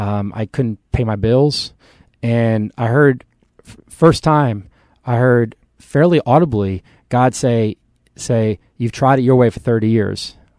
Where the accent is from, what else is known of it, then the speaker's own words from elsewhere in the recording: New York City, New York, United States; also born or lived in Washington, D.C.; now in Charlotte, United States; Growing up in New York City, living in D.C., I need to get away from the rat race. So I moved to Charlotte sight unseen.